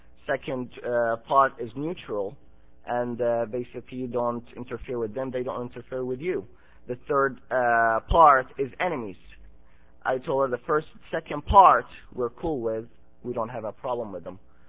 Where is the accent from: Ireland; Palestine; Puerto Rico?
Palestine; now in United States; Palestine.